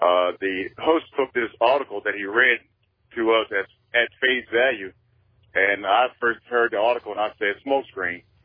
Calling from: Virginia, United States; I'm calling from Virginia.

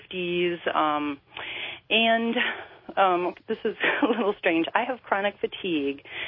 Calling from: Wisconsin, United States; I'm calling from Wisconsin.

